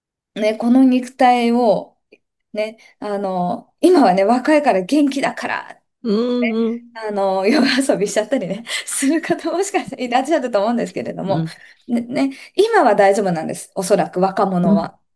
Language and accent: Japanese; Aomori, Japan; あの青森の方だったんです。